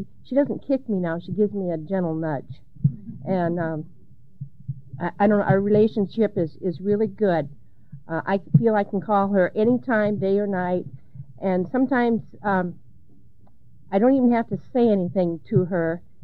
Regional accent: Mason City, Iowa, United States; from Mason City.

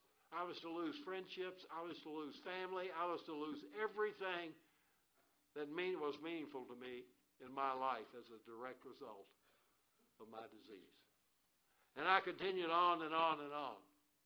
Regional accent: Tennessee, United States; going back through the mountains of Tennessee into my hometown

